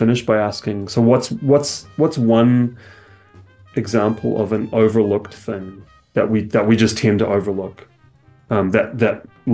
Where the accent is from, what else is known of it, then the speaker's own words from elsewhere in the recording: New Zealand; accent: New Zealand; now in Canada; Because if I'm in Canada, my New Zealand accent kind of disappears. If I talk to my parents, it comes back.